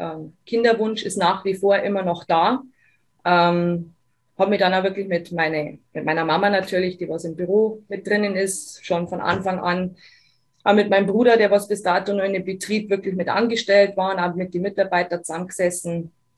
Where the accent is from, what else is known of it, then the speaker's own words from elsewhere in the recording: Bavaria, Germany; ich habe wirklich überlegt, ob ich euch meinen Dialekt antun soll. Aber auch wenn ich versuche, Hochdeutsch zu reden, kann ich meine Herkunft nicht leugnen. Also ja, ich bin aus Bayern. … bin 35 Jahre alt